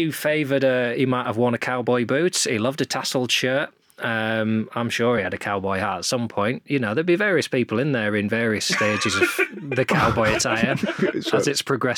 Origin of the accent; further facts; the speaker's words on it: Morecambe, North West England, United Kingdom; So when I grew up in Morecambe, Morecambe was thriving.